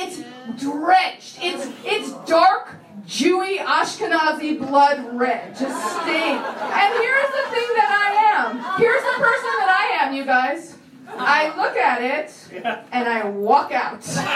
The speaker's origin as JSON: {"language": "English", "town": "New York City", "region": "New York", "country": "United States", "tie": "born or raised there", "said": "So I grew up in New York City"}